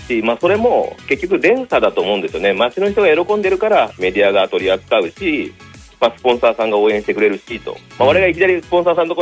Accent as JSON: {"language": "Japanese", "region": "Yamaguchi", "country": "Japan", "said": "あの私も山口出身なので"}